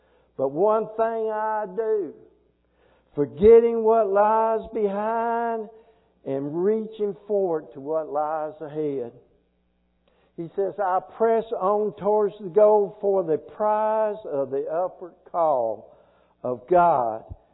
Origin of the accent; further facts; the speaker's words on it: Nashville, Tennessee, United States; I grew up in Nashville, Tennessee. Don't get your hopes up. I cannot play a single instrument.